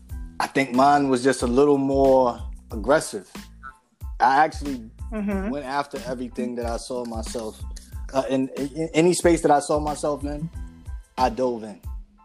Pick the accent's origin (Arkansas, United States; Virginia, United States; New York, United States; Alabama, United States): Virginia, United States; Lynchburg; I was born in Virginia. I was actually born in a city called Lynchburg, Virginia. That's where I was born. I went to high school out there as well.